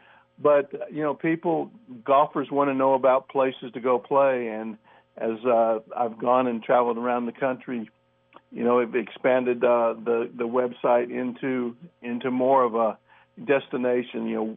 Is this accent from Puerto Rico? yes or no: yes; Puerto Rico; I grew up in Puerto Rico and played golf down there